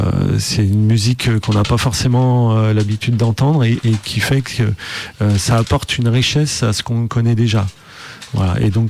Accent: Auvergne-Rhône-Alpes, France; je suis sur la région lyonnaise depuis un bon petit moment maintenant. Moi, je viens des monts du Lyonnais au départ, des coteaux du Lyonnais, donc à une trentaine de kilomètres sur l'ouest de Lyon. Et puis donc j'ai grandi plutôt en milieu rural.

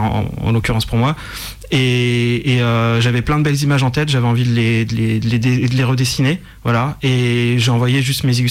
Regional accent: Auvergne-Rhône-Alpes, France; j'ai grandi dans le Beaujolais et j'ai fait mes études sur Lyon au début

